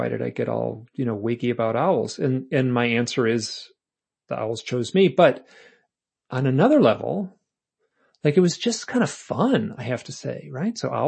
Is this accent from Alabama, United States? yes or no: no; Michigan, United States; And I'm polite, you know, I'm from Michigan. So I undertell stories.